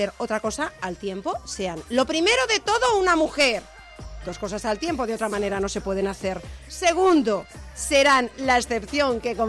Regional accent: Madrid, Community of Madrid, Spain; Es que soy de Madrid.

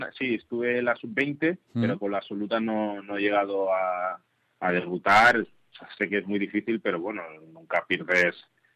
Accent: Granollers, Catalonia, Spain; born there; desde mi hermano mayor hasta mi hermana chica, somos nacidos en Granollers

